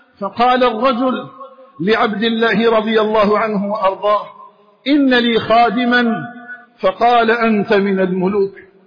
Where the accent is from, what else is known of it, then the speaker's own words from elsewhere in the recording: Algeria; أن يجعل بلدنا الجزائر آمنا مطمئنا